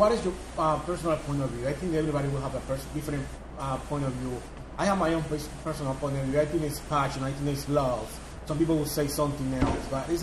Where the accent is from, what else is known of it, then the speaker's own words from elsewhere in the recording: Dominican Republic; now in New York, United States; But then I went to culinary school back home in the Santo Domingo.